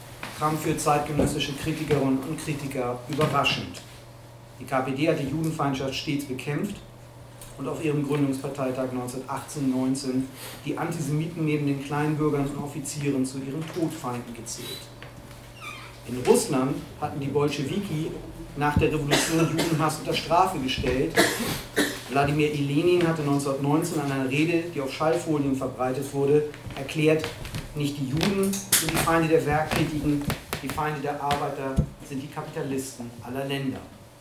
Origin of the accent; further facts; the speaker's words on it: Hamburg, Germany; in Hamburg, wo ich herkomme